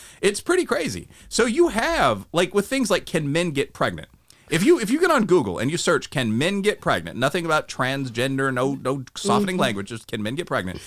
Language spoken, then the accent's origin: English; East Aurora, New York, United States; I grew up in the hood, basically. I grew up in East Aurora